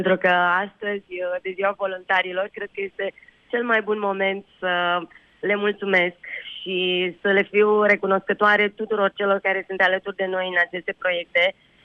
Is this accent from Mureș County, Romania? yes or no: no; Bucharest, Romania; Deși suntem din București, noi am avut și avem evenimente la nivel național